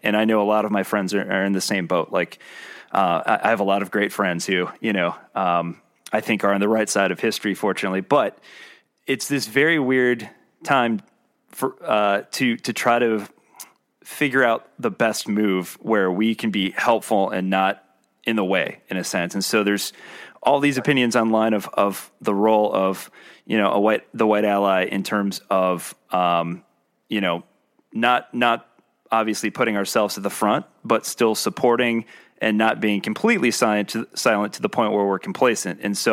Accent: Scotland, United Kingdom; I refer to myself as a Scottish vampire because I don't tan, you know? So like, I'm fully aware of my whiteness. I'm a middle-aged white guy.

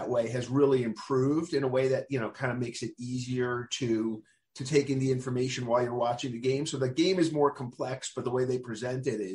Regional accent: Queens, New York, United States; I grew up in Queens and went to my first games at Shea.

